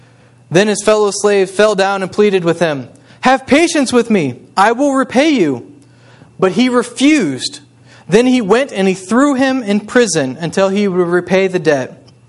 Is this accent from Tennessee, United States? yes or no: no; Indiana, United States; moved away as an adult; ever since I've moved up here, whenever people find out that I'm originally from Indiana